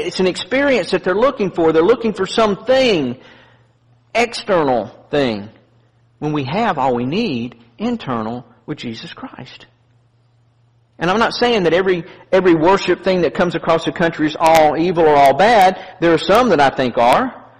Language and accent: English; the South, United States; I mean, you know, I'm down from the South. We don't have all them big words.